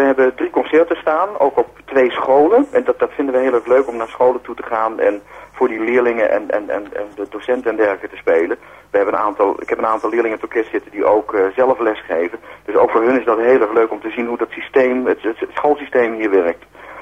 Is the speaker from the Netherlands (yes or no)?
yes; Netherlands; Want je hebt als Nederlander toch een bepaald beeld van Australië.